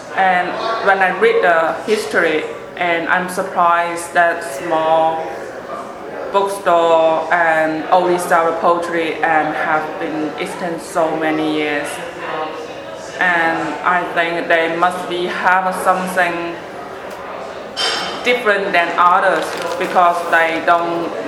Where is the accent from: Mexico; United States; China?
China; Guangdong; moved away as an adult; China, southern of China.